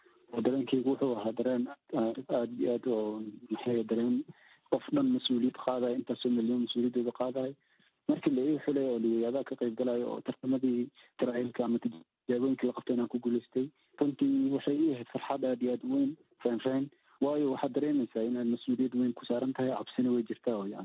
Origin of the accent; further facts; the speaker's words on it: Dinsoor, Bay, Somalia; born there; Waxaan ku dhashay degmada Diinsar ee gobolka Bay